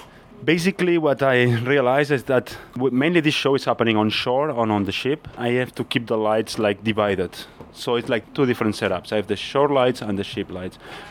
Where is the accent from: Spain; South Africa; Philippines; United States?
Spain; Catalonia; I grew up in a village close to Barcelona.